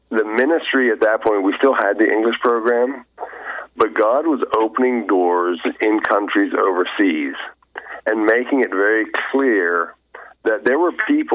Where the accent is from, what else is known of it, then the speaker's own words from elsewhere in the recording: Zimbabwe; born there; my parents were missionaries in Africa. I was born in Zimbabwe, Africa. Grew up in a Christian home.